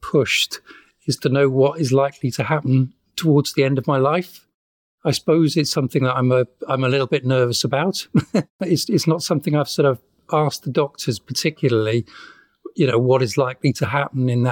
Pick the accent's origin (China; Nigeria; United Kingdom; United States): United Kingdom; You know, I'm British. I live in Wales. I love living here.